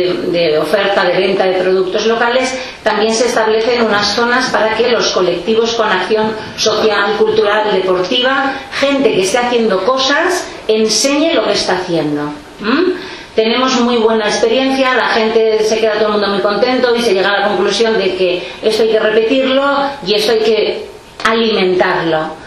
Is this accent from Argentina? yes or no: no; Olondriz, Navarre, Spain; vengo de Olondris, de un pueblo del Valle de Erro.